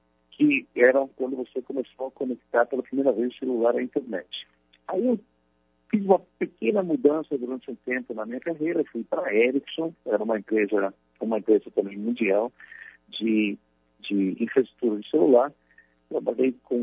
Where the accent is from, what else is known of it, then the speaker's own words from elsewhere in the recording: Campinas, São Paulo, Brazil; Eu sou nascido, criado aqui em Campinas